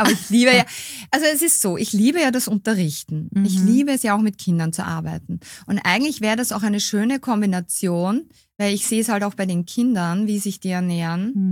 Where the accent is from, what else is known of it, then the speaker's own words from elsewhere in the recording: Austria; Also bei uns in Österreich heißt es Kaffiol